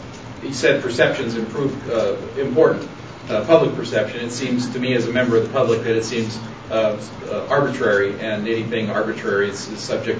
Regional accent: Lehigh, United States; I'm a falconer from Lehigh.

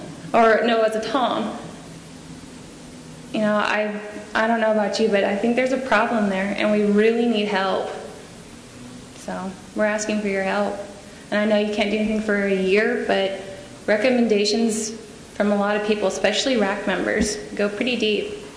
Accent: California, United States; I'm from California, not something I really want to say here

